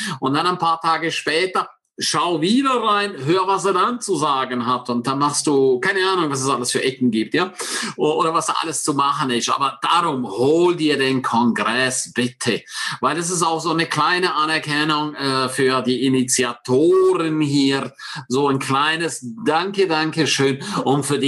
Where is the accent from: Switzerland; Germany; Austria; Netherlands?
Switzerland; Als Schweizer darf ich so reden, ja.